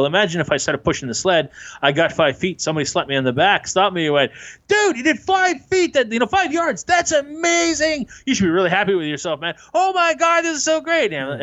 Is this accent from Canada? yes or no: yes; Canada; French Canadian. I can say what the hell I want.